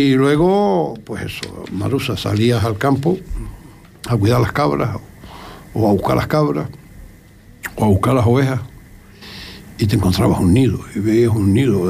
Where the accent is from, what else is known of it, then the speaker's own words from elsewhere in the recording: La Rosa Nueva, Canary Islands, Spain; yo nací en el Valle de Santa Inés, pero yo no me acuerdo de estar en el Valle de Santa Inés de pequeña. No tengo recuerdos de pequeño del Valle de Santa Inés, porque pequeñito ya me llevaron para La Rosa Nueva